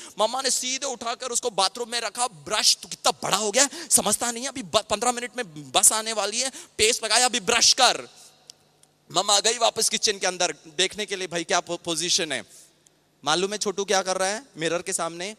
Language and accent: Hindi; Mumbai, Maharashtra, India; मैं मुंबई से हूँ, मैं काफ़ी लोगों को काउंसिल करता हूँ.